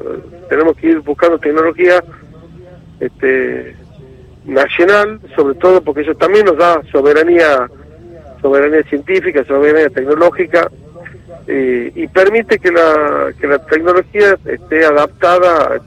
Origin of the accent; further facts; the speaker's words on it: Tucumán, Argentina; pero yo vengo de Tucumán